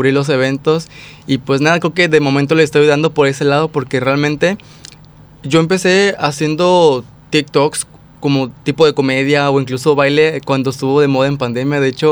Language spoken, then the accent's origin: Spanish; Tampico, Tamaulipas, Mexico; yo no soy de aquí, yo soy de Tamaulipas, soy de Tampico, Tamaulipas